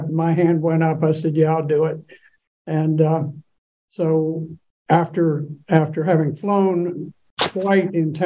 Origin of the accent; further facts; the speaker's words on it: Miami, Florida, United States; Well, I grew up in Miami and joined the Marines, ran out of money to continue going to University of Miami and enlisted